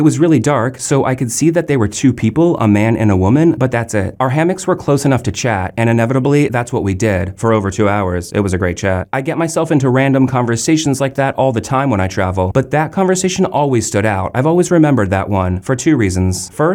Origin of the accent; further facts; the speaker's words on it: United States; born there; I was born and work in the United States, so I make US dollars.